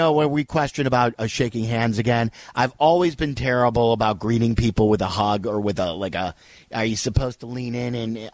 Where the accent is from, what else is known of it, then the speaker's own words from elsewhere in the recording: Skokie, Illinois, United States; I had a couple of dreams as a youth growing up in Skokie.